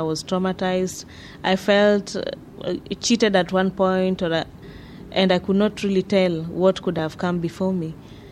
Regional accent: Kenya; I come from Kenya in the Eastern Africa

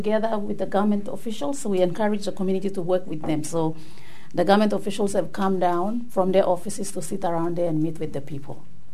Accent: Papua New Guinea; I'm from Papua New Guinea.

